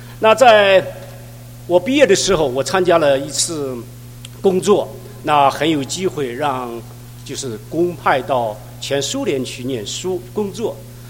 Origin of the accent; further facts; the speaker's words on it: Shaanxi, China; born there; 那我出生在中国陕西，那从小就接触到不同的宗教。我的爷爷奶奶那一代人都是信佛的，我的父母一代都是基本上中国人都信，但是都信得不对。